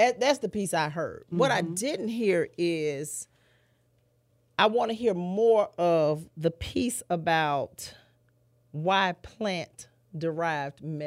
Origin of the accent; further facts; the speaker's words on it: Tuskegee, Alabama, United States; and so growing up in Tuskegee, Alabama, you know, I tell people all the time, my people cook.